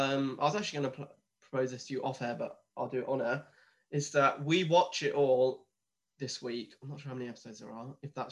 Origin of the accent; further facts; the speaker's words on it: United Kingdom; We are obviously British, and the BBC is the most British thing I can think of.